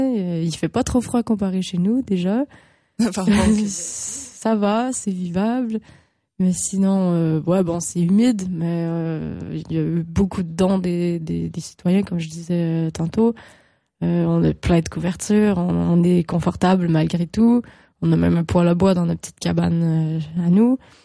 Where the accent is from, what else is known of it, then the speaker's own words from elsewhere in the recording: Quebec, Canada; je viens du Québec.